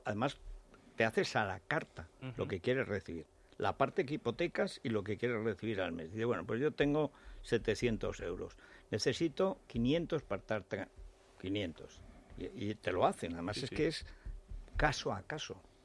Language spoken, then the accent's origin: Spanish; Teruel, Aragon, Spain; Yo soy de Teruel y estoy vacunado